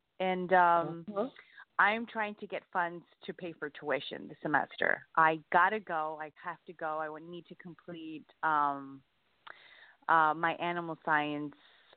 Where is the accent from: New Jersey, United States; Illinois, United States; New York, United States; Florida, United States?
New York, United States; I'm from New York.